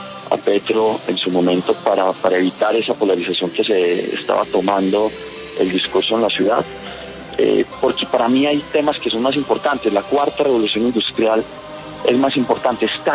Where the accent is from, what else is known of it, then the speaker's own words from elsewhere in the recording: Antioquia, Colombia; somos todos antioqueños y todos encontramos un discurso y un alcalde que quiere trabajar